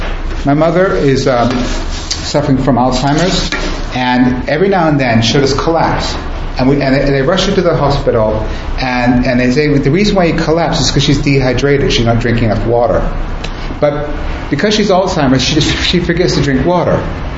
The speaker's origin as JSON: {"language": "English", "country": "United States", "moved": "yes", "said": "And I came from the United States, and we also had, you know, very legalistic sense of rules"}